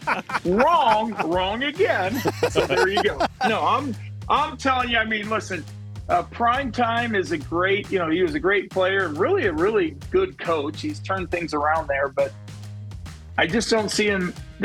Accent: Chicago, Illinois, United States; I'm a Midwest guy now at this point because I grew up in Chicago. I mean, I spent 38 years there.

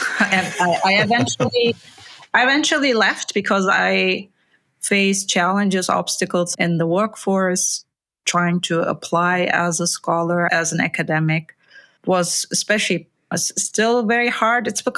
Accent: Germany; Growing up in Germany was truly a privilege, a blessing, really

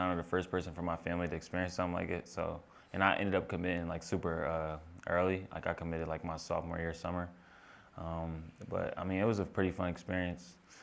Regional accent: Chester, Pennsylvania, United States; I mean, I grew up playing in Chester. That was kind of the first leagues I was playing in, so I'm familiar.

